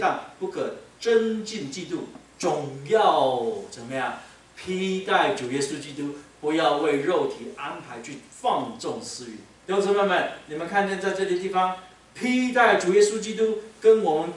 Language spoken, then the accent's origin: Chinese; Taiwan; 我们台湾话有一句话叫做那个苍蝇啊盖那个带着那个龙眼壳啊